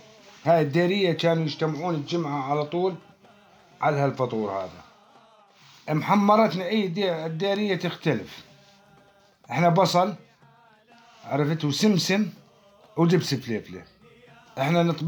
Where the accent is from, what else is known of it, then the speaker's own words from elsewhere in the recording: Deir ez-Zor, Deir ez-Zor Governorate, Syria; أنا ابن دير الزور